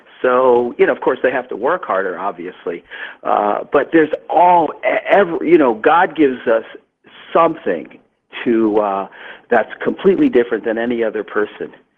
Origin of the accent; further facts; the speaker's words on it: New York, United States; I am from New York, so I'm not really, you know, the eternal optimist all the time.